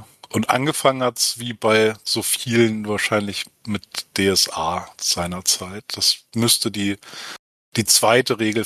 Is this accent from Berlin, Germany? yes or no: no; Hamburg, Germany; Ich komme aus Hamburg.